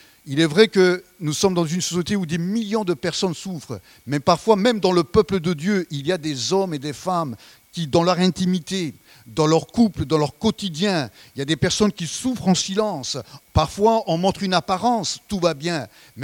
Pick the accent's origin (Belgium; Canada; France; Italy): France; On vit, surtout chez nous en France, voilà, les gens sont déçus